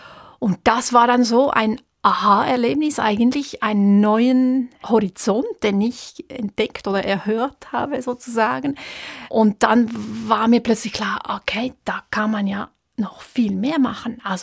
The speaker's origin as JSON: {"language": "German", "town": "Wollerau", "region": "Schwyz", "country": "Switzerland", "tie": "born or raised there", "said": "Es hat einen ganz starken Ursprung in dieser Gegend, in Wollerau. Also das ist Kanton Schwyz, wo ich aufgewachsen bin."}